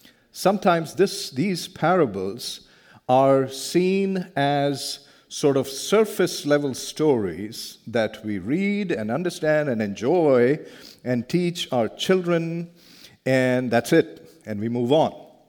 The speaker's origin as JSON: {"language": "English", "country": "India", "tie": "born or raised there", "said": "Now, I come from India. I grew up in India. I lived the first half of my life so far in India."}